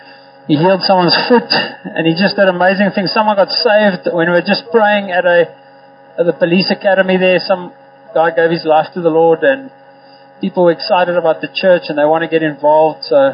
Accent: Graaff-Reinet, Eastern Cape, South Africa; I've just come back from a trip to my hometown, Graaffreinet, in the Eastern Cape.

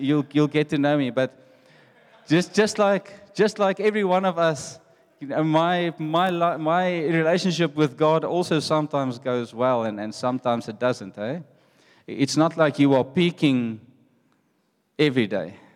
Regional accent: Secunda, Mpumalanga, South Africa; first language Afrikaans; English is a second language; So I come from Secunda, and I said when we got appointed here, guys, you must know I'm not leaving Secunda there. Like, I learned how to speak there. I'm Afrikaans.

